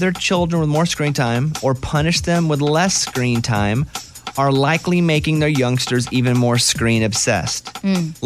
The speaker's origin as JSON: {"language": "English", "region": "Arkansas", "country": "United States", "tie": "born or raised there", "said": "Growing up in Arkansas, we didn't have a lot of Arkansas famous people that we could look up to."}